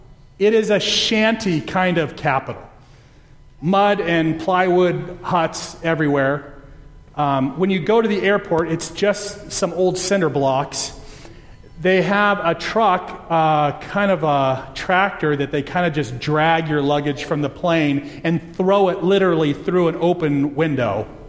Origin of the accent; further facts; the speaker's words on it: United States; As an American, I can't even get there because of all the death and the threat to life.